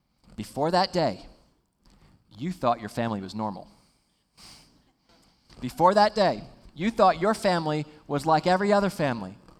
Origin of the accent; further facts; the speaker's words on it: East Coast, United States; Now, I'm from the East Coast outside of New York City